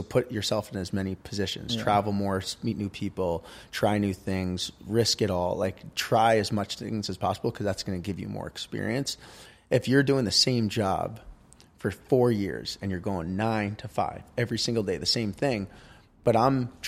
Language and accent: English; New Hampshire, United States; I was really fortunate where I grew up in New Hampshire. You know, like I said, there was literally a ski lift less than half a mile from my house.